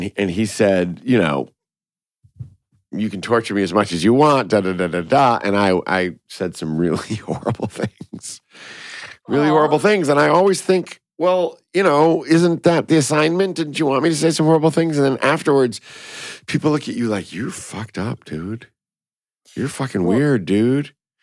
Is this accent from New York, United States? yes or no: no; Chicago, Illinois, United States; We shot in Chicago. I'm from Chicago, so my family was there.